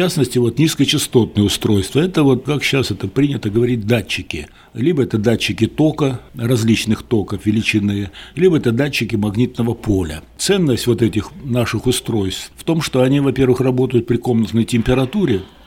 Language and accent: Russian; Krasnoyarsk, Krasnoyarsk Krai, Russia; Я вообще родился в Красноярске, вот, окончил там среднюю школу, потом поехал учиться в Томск.